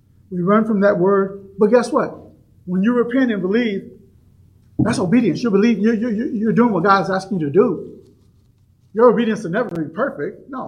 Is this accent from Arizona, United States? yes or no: no; Seattle, Washington, United States; I mean, I'm from the West Coast. I'm from Seattle.